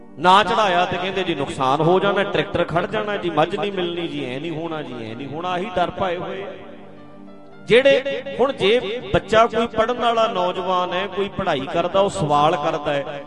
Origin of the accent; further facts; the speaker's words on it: Punjab, India; ਮੇਰਾ ਪਿੰਡ ਨਾਲ ਹੀ ਹੈ ਤੇ ਢੱਡਰੀਆਂ ਤੇ ਬਿਲਕੁਲ ਗੁਆਂਢ ਚ